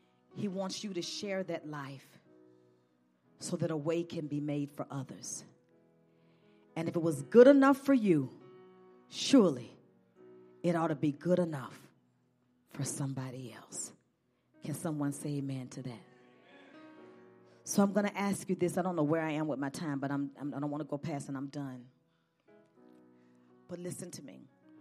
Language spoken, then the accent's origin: English; the South, United States; I'm from the South. We cook extra in case people come by. And I was raised that way.